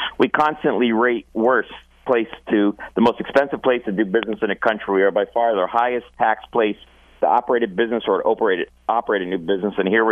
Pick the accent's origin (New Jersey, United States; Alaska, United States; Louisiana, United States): New Jersey, United States; Luckily, I come from Sussex County where we get a lot of snow